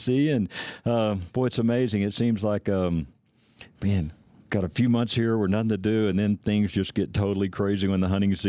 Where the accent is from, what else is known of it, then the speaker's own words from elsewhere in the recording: Texas, United States; I mean, I grew up in Texas, so in Texas, man, I'm telling you